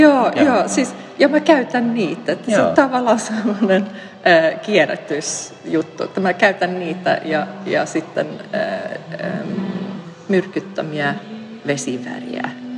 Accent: Sweden; Finnish is a second language; also born or lived in Kokkola; now in Fiskars, Finland; Mä oon Ruotsista kotoisin, varmasti kuuluu mun kankkiasta Suomiastani, ja olen asunut Suomessa 28 vuotta, mutta Fiskarsissa vain 6 vuotta. Ja asuin ennen Kokkolassa

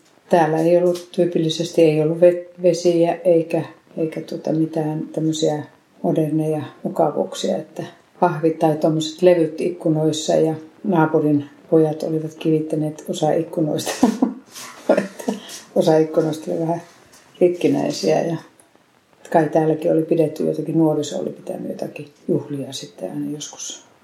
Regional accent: Oulu, North Ostrobothnia, Finland; accent: Oulu; mun Oulun aksentin ruotsin puhumista ei kaikki katsoneet

